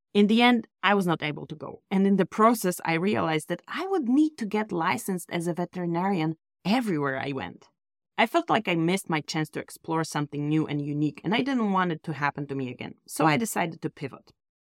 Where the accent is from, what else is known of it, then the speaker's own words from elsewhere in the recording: Poland; English is a second language; moved away as an adult; also born or lived in Germany; I'm originally from Poland, but went to do my veterinary pathology residency in Germany.